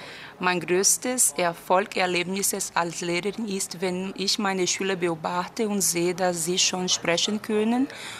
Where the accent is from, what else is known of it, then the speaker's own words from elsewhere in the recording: Brazil; German is a second language; Ich komme aus Brasilien. Ich bin am 20. April 1984 geboren.